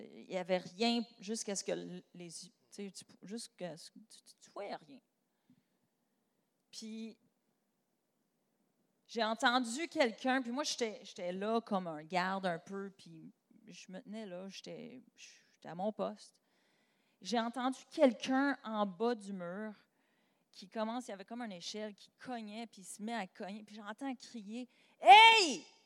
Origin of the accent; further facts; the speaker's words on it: Quebec, Canada; je suis même pas canadienne, je suis québécoise, c'est au Canada, tu sais.